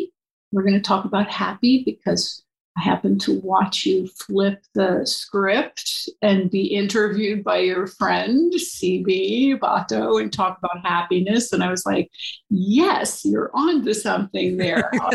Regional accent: New York, United States; I was raised on the Hudson River in an artist community.

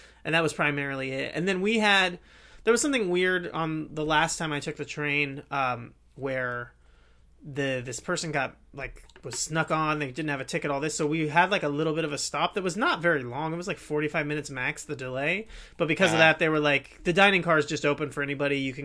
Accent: California, United States; And growing up in California was a big deal to me.

